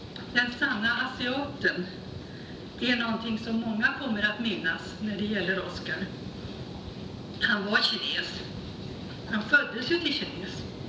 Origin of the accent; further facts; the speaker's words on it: China; now in Sweden; I Kina växte vi upp tillsammans. Och vi bodde i samma gård, i varsitt hus.